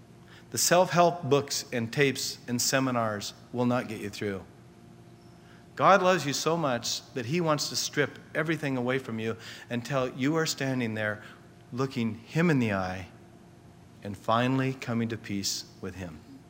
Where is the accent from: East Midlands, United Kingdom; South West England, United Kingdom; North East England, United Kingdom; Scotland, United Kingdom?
Scotland, United Kingdom; It's just in me being a Scotsman, I think.